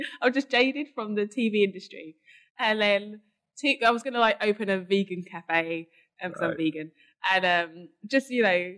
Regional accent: Dagenham, London, United Kingdom; Dagenham, Essex.

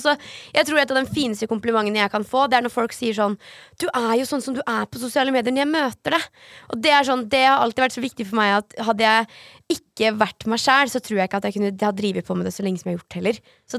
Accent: Sarpsborg, Østfold, Norway; Når jeg ser tilbake på Sarpsborg og livet mitt der, starten på livet, har jeg hatt en veldig trygg og fin oppvekst.

